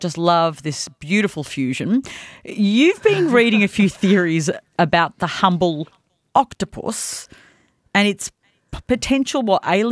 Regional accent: Australia; I'm Greek Australian.

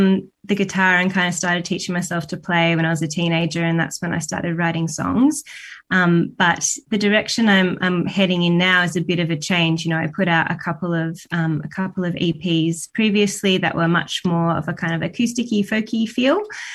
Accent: Gisborne, Victoria, Australia; I grew up in a small town called Gisborne, which is kind of outside of Melbourne.

